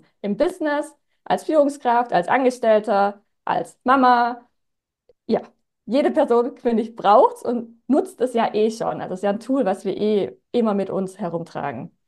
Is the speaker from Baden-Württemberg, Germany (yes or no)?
yes; Stuttgart, Baden-Württemberg, Germany; Ich komme aus dem Schwabenland, aus Stuttgart und bin Atemtrainerin, auch Breathwork-Trainerin.